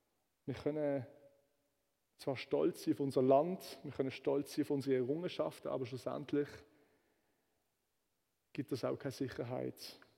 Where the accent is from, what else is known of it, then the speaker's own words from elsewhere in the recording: Switzerland; Und ich denke auch, wir als Schweizer können uns da nicht rausnehmen.